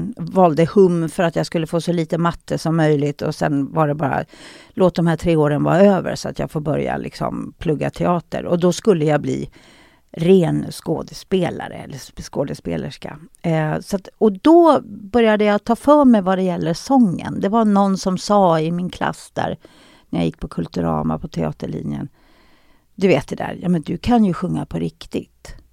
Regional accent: Solna, Stockholm County, Sweden; Mamma och pappa är bördiga ifrån Dalarna, Ludvika. Men vi bodde i Solna, så där är jag uppväxt, utanför Stockholm. Men vi tillbringade all ledig tid uppe i Ludvika

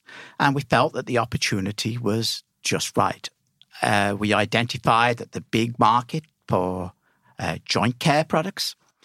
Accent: Wolverhampton, West Midlands, United Kingdom; moved away as an adult; now in Ireland; I moved over to Ireland in 1999 from my hometown of Wolverhampton in the West Midlands.

